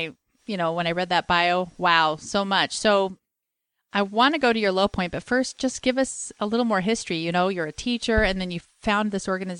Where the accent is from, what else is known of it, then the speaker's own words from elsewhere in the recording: Wisconsin, United States; accent: Wisconsin; And I asked her if she could hear my Wisconsin accent, and she couldn't.